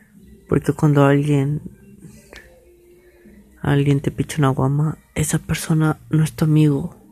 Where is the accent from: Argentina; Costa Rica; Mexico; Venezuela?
Mexico; Nuevo León; Pues soy de Nuevo León, por si no se han dado cuenta.